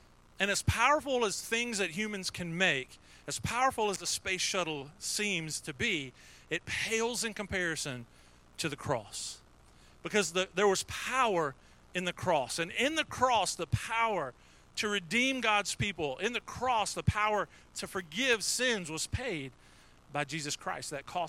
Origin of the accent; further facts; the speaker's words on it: Oakdale, United States; I'm from Oakdale and I can't do that.